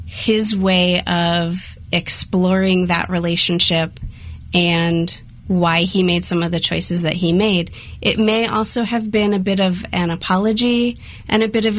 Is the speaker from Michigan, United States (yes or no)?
no; Rochester, New York, United States; also born or lived in Pennsylvania / Missouri; I'm from Rochester, New York. I grew up there. And then my master's is from Villanova University in Pennsylvania.